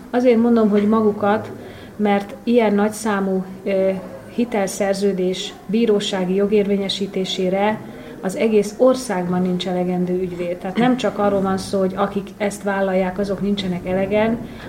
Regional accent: Transdanubia, Hungary; Én magam dunántúli vagyok, és sajnos gyermekkoromban nem voltam eleget az Alföldön

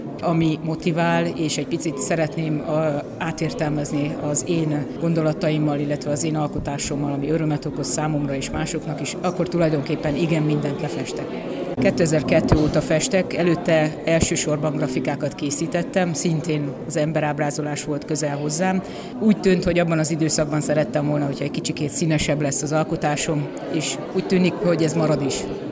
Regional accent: Gyula, Békés, Hungary; now in Tatabánya, Hungary; gyulai vagyok, mert a lelkületem és a szívem gyulai, Tatabányán élek

